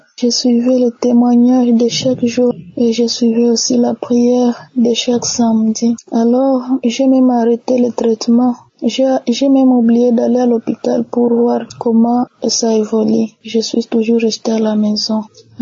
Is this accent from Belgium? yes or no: no; DR Congo; Je suis une jeune femme congolaise de la République démocratique du Congo.